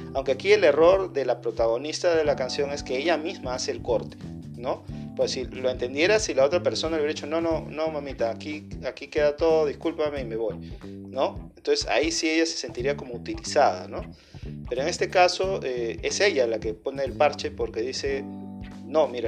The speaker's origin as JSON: {"language": "Spanish", "region": "Lima", "country": "Peru", "said": "de Lima, Perú."}